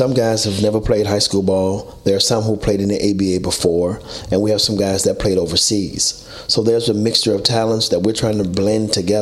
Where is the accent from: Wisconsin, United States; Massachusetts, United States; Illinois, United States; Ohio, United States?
Illinois, United States; Chicago; Well, I played at a high level in Chicago. I'm from Chicago originally. I played high school ball, intramural ball